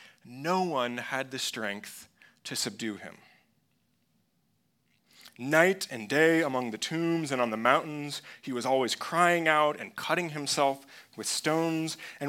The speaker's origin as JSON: {"language": "English", "region": "Midwest", "country": "United States", "tie": "born or raised there", "said": "I grew up in the Midwest. I say it all the time. I grew up in the Midwest, so thunderstorms are like one of my favorite things."}